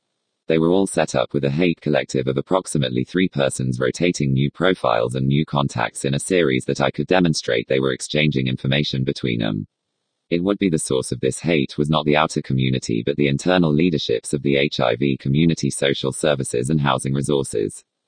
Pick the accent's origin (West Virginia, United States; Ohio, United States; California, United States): California, United States; San Bernardino; to San Bernardino, where I am writing this against from my hometown.